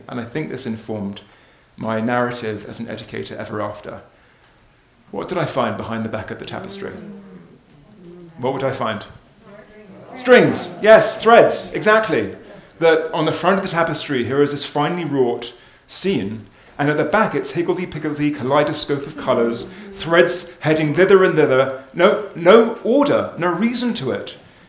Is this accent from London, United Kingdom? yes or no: yes; London, United Kingdom; As you can hear, I'm from London, England.